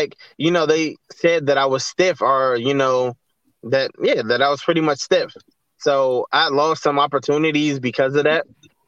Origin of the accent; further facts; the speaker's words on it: Washington, District of Columbia, United States; Well, I'm from D.C. I'm from Southeast D.C.